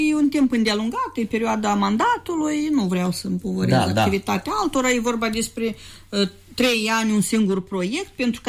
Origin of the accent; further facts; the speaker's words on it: Chișinău, Moldova; noi cei care suntem de la Chișinău, de aproape de Chișinău